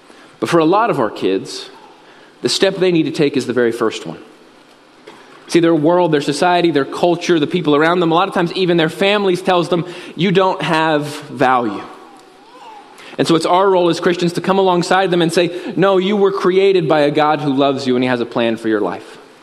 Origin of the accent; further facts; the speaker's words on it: United States; I grew up here in Shelby County, actually in this subdivision right back here. I went to Wright and East and County. Go Rockets.